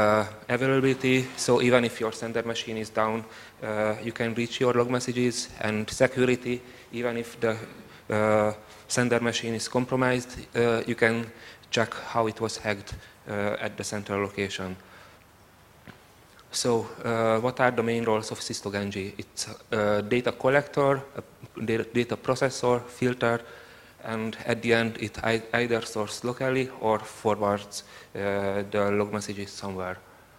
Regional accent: Hungary; English is a second language; from Hungary.

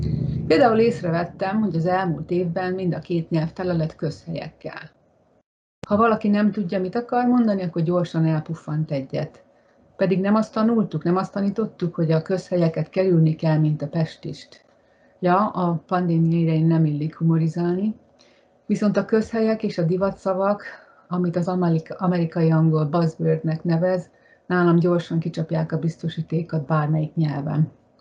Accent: Hungary; moved away as an adult; megoszthatom tapasztalataimat, mint magyar szakkönyvtáros külföldön

